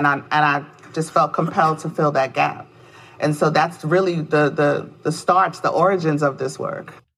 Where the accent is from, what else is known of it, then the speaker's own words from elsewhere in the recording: Bronx, New York, United States; I lived and worked in Selma, Alabama at the time. I'm from the Bronx, New York.